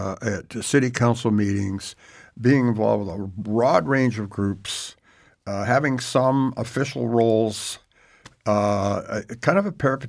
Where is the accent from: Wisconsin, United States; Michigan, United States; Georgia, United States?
Michigan, United States; Detroit; He went to a high school in Detroit, which was, I grew up in Detroit.